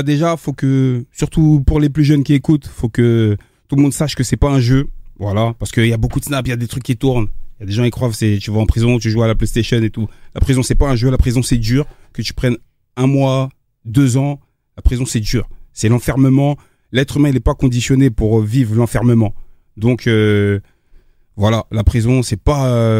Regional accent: Aubervilliers, Île-de-France, France; j'ai grandi à Aubervilliers, je suis arrivé à Villiers-le-Bel.

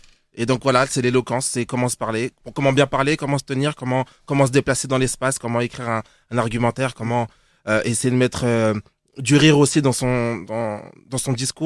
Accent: Aulnay-sous-Bois, Île-de-France, France; moi aussi j'ai grandi à Aulnay-sous-Bois.

